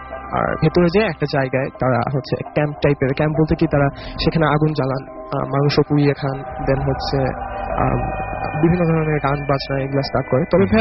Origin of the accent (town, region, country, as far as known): Kumarkhali, Khulna Division, Bangladesh; born or raised there; now in Dhaka, Bangladesh